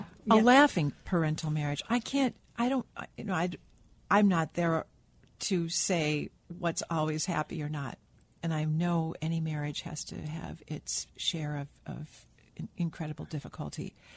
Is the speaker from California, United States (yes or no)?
no; Wahpeton, North Dakota, United States; I grew up on the Wapton boarding school campus for part of my childhood.